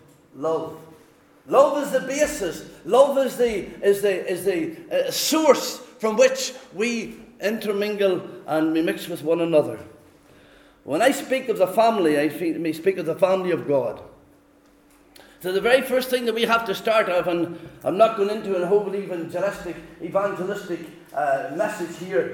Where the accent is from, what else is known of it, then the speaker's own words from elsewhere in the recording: County Monaghan, Ireland; I'm from Monaghan, by the way, not the north. I'm from Monaghan, and so this is the way we talk in Monaghan.